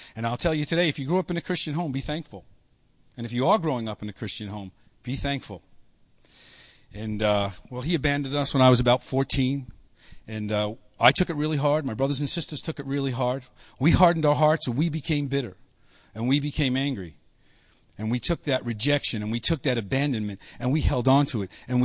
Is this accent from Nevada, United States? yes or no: no; New York, United States; accent: New York; Be tolerant of my New York accent, please. I'll try to hide it as much as I can.